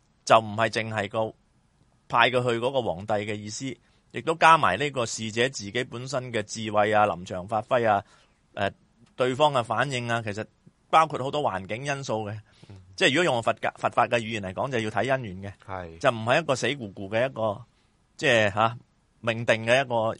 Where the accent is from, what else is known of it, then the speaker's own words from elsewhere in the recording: China; 或者即係作為一個中國人啦